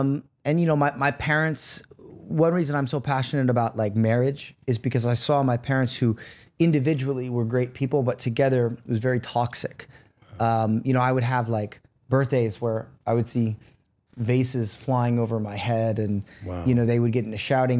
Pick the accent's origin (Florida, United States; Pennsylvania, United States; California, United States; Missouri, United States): Florida, United States; I grew up in Florida, you know, so like a very, like the most haram place in America.